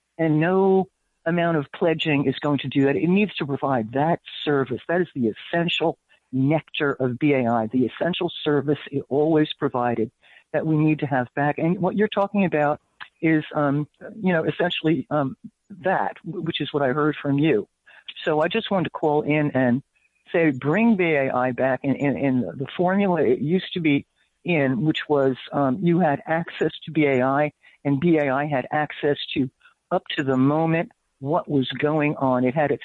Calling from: Paterson, New Jersey, United States; I'm calling from Paterson, New Jersey.

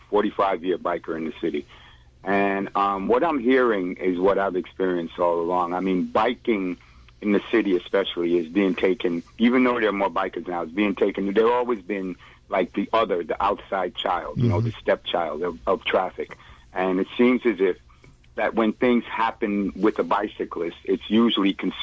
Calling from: Brooklyn, New York, United States; calling from Brooklyn.

